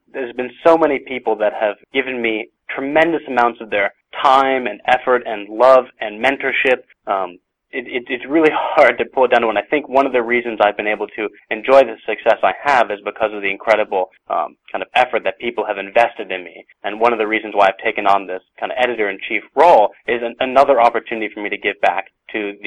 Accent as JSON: {"language": "English", "town": "New York City", "region": "New York", "country": "United States", "tie": "born or raised there", "said": "And I was growing up in New York City at the time, and so we went off to the kind of Natural History Museum"}